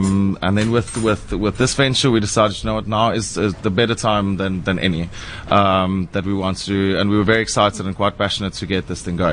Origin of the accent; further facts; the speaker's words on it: Stellenbosch, Western Cape, South Africa; I grew up in Stellenbosch and been working in the sort of Stellenbosch winelands on different restaurants.